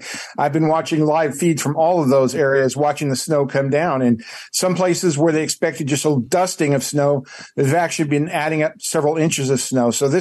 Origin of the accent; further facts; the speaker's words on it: Boston, Massachusetts, United States; I'm originally from Boston, so I'm a little used to it.